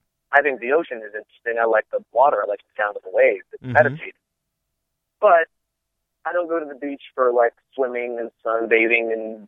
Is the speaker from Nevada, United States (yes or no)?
yes; Las Vegas, Nevada, United States; Because I grew up in the Vegas that was, there was a point where they tried to make Vegas like, it was like the 90s, and they started to sell Vegas as a family destination.